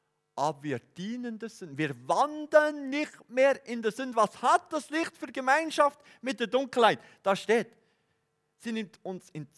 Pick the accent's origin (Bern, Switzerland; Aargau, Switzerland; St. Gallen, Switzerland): Bern, Switzerland; Ich bin ja Berner.